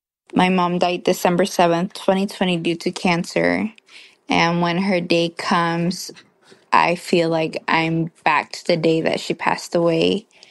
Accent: Washington, United States; I am from Washington State.

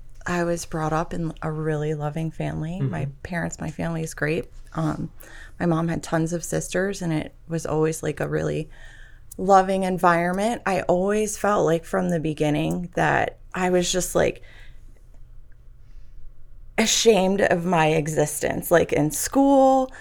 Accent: Pasadena, Maryland, United States; I'm from Pasadena, Maryland.

